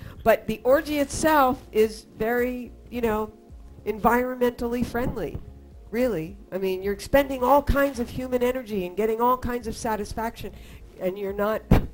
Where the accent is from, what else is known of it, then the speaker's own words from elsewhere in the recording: Philadelphia, Pennsylvania, United States; Yeah, from my hometown, yeah. Which is not a very sexy place.